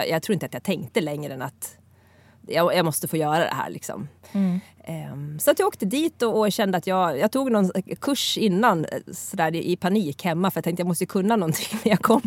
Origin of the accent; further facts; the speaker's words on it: Leksand, Dalarna County, Sweden; also born or lived in Gävle; Men jag flyttade till Gävle efter gymnasiet och jag är uppvuxen i Leksand då och gick gymnasiet i Borlänge och flyttade till Gävle